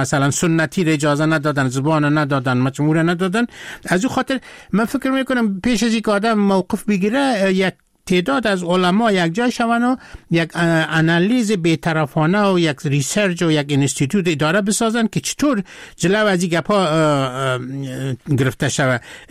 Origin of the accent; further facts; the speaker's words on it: Afghanistan; moved away; در قزاقستان مردم که فهمیدن که من از افغانستان هستم